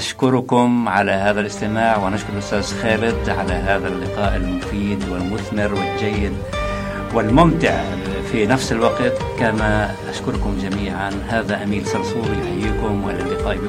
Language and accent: Arabic; Lebanon; كمان انا لبناني